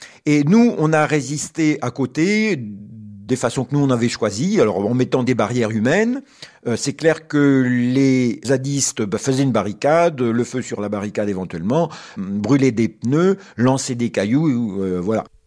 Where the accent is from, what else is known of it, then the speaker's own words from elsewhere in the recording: Rennes, Brittany, France; Moi, je viens de Rennes.